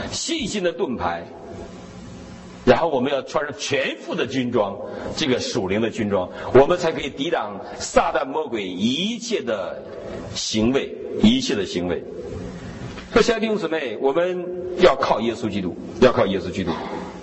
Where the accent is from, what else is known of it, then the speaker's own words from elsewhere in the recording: Northeast China, China; 我们东北人怕黄鼠狼，